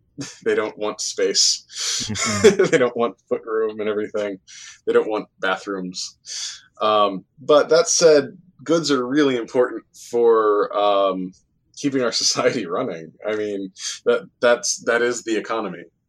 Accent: New Jersey, United States; I grew up in New Jersey.

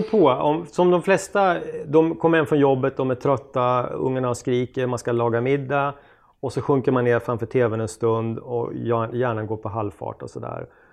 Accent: Östersund, Jämtland County, Sweden; Det är inget hippt att åka upp till Östersund där jag kommer ifrån.

